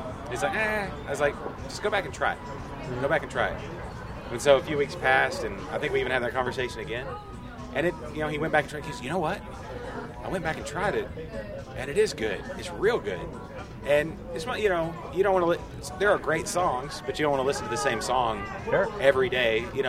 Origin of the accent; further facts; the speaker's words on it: Arkansas, United States; So I grew up in Arkansas. I was in Arkansas over the holidays, and I tried to drink all Arkansas beers while I was there.